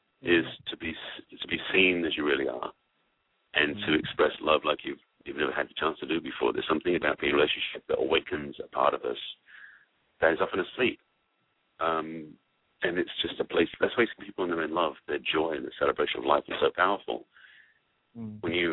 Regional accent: England, United Kingdom; I'm grateful in a lot of ways growing up in England, and I wasn't from a very high-class family

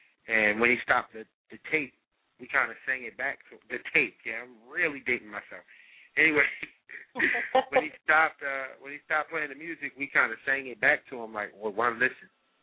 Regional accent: Maryland, United States; We're ironically from the Maryland area, so we put out the album Independence Day because it's our basically our first independent record.

